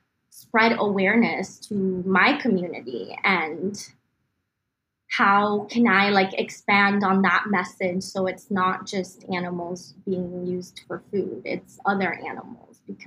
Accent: Mexico; English is a second language; I think growing up in Mexico, I also got a lot of like interaction with animals in terms of like going to the market

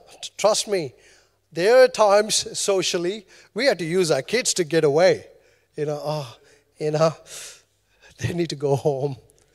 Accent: New Zealand; Because I'm Kiwi, you have to say please and thank you after every sentence.

